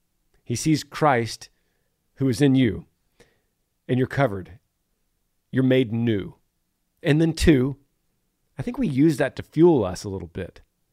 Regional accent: Greenville, Ohio, United States; I'm from Greenville, Ohio.

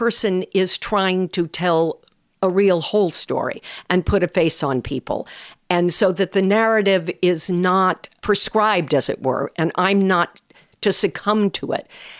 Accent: California, United States; Speaking as a Californian, I can second that. That is true. I'm incredibly proud and stubborn about my California identity.

